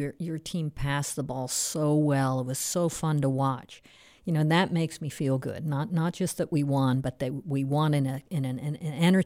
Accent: Pennsylvania, United States; moved away; I remember feeling like a Yankee, you know, because I came from Pennsylvania

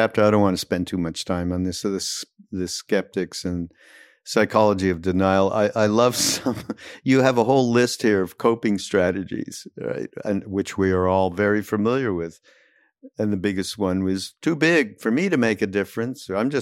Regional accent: Montreal, Quebec, Canada; I'm from Montreal. It's freezing.

